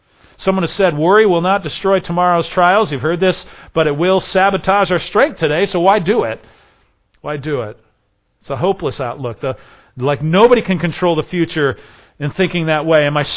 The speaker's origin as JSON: {"language": "English", "region": "California", "country": "United States", "tie": "born or raised there", "said": "And I grew up in Northern California, plenty of fog in Northern California."}